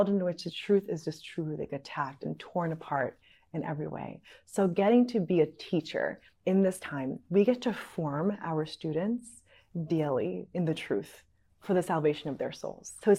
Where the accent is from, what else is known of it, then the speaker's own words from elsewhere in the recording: Brooklyn, New York, United States; So I was born and raised in Brooklyn. My family is from the Bushwick area. So I grew up kind of within Bushwick and Cypress Hills.